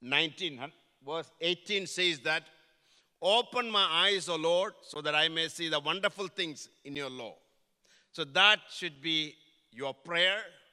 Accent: South India, India; moved away as an adult; also born or lived in New Delhi; When I was 22 years of age, I came to New Delhi from South India to North India

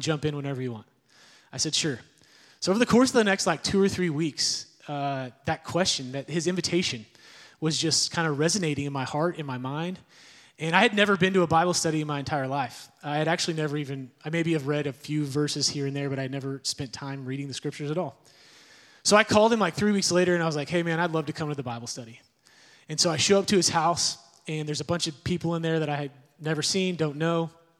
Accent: Edmond, Oklahoma, United States; I grew up in Edmond. I've been in Edmond almost my entire life. I did not grow up in the church. My family, we were technically Catholic, I guess

